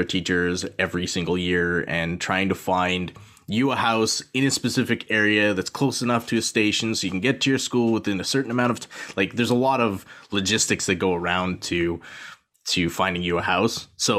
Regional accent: Gibbons, Alberta, Canada; So I grew up in Gibbons. So that's like a small town outside of Edmonton.

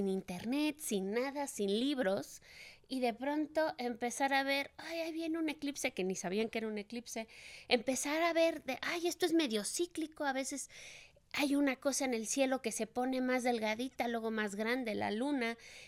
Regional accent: Mexico City, Mexico; Pues yo soy de la preciosísima Ciudad de México, mexicana, sí señor.

